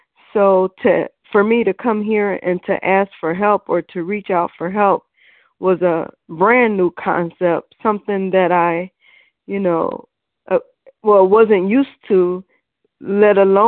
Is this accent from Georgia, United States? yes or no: no; Cleveland, Ohio, United States; I'm from Cleveland, and I'm a compulsive overeater